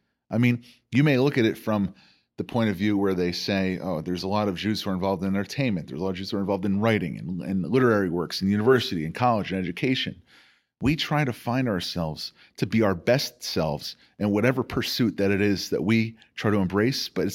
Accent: United States; but also making sure that those are equal with my values as an American.

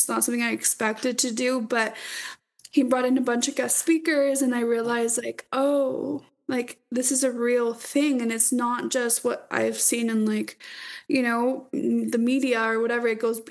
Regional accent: Laredo, Texas, United States; now in Austin, United States; I am from Laredo, Texas, but I currently reside in Austin, Texas. I've been here for about 8 years now

